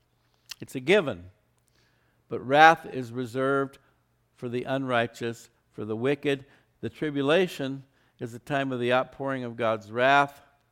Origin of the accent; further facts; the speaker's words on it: Phoenix, Arizona, United States; I grew up in Phoenix and there was this wonderful carnation ice cream parlor around Central Avenue there in Phoenix.